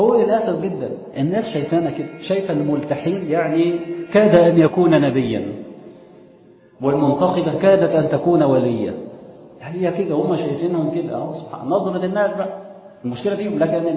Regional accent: Egypt; انا خلاص انا مصري

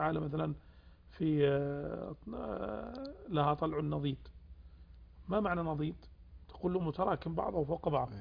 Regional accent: Riyadh, Riyadh Province, Saudi Arabia; also born or lived in Zulfi; ففي أحد يعني عطل سنة من السنوات كانت الولادة، ثم رجعنا مباشرة إلى الرياض.

